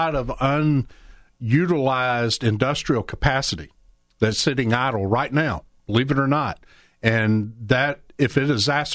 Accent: McRae, Georgia, United States; Well, my hometown in Georgia is a little town called McRae, Georgia, Telfair County. And when I was growing up, really until the middle 90s, it was a very vibrant area.

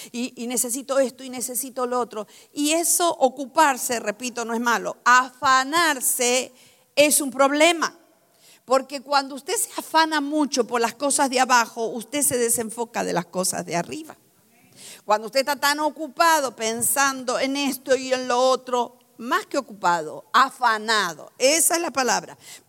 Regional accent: Argentina; Ya hemos pasado por experiencias como esas en mi país. Mi país es un país muy incierto.

